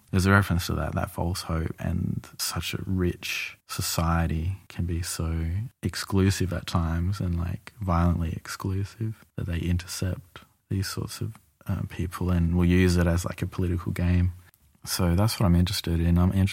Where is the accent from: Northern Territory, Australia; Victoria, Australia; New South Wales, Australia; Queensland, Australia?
Northern Territory, Australia; Alice Springs; So I grew up Catholic in Alice Springs